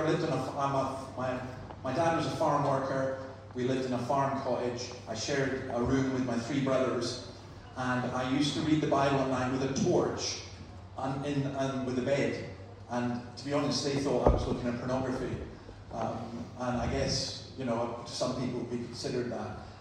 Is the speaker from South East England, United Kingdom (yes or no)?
no; Scotland, United Kingdom; now in Newcastle, Australia; I'm from Scotland. I've been in Australia for 7 years, and I'm a Presbyterian minister now in Newcastle